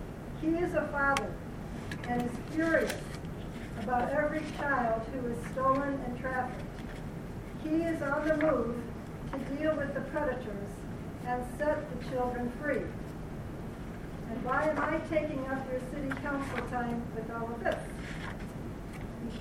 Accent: Plano, Illinois, United States; I'm from Plano.

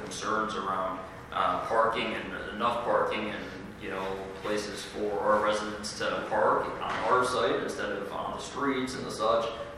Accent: Chicago, Illinois, United States; I'm personally from the Chicago area, so I do understand the nature of the different communities throughout the area fairly well.

